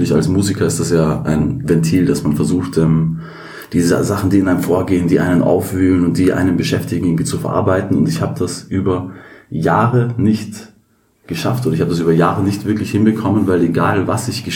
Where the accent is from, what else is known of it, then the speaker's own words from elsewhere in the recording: Vienna, Austria; Nein, ich bin in Wien geboren, aufgewachsen und auch zur Schule gegangen.